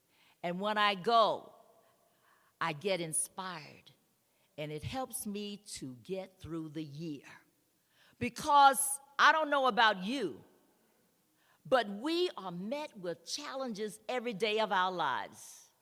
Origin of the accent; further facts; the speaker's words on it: North Carolina, United States; I said, no, I'm from North Carolina.